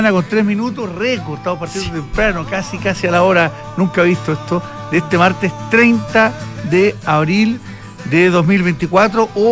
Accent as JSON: {"language": "Spanish", "country": "Chile", "said": "nos alegre como chilenos"}